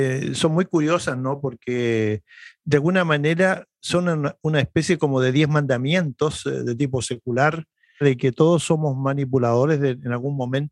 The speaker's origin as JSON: {"language": "Spanish", "country": "Chile", "said": "Y eso yo lo veo todos los días en mi país, en Chile y en Latinoamérica en general"}